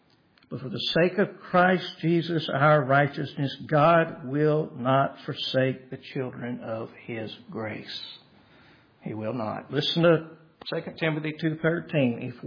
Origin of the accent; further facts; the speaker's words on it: the South, United States; It just was very common when I was growing up in the South.